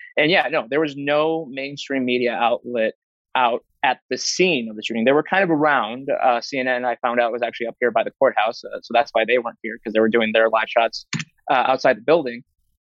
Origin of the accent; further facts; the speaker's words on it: Illinois, United States; because I'm from Illinois originally